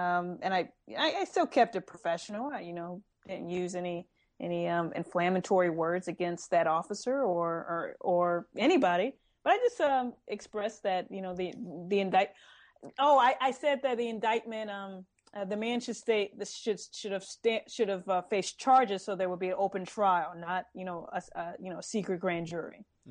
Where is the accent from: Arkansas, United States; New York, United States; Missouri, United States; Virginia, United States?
Missouri, United States; St. Louis; you know, I'm from St. Louis, so like the Cardinals, Rams, Mizzou, blah, blah, blah.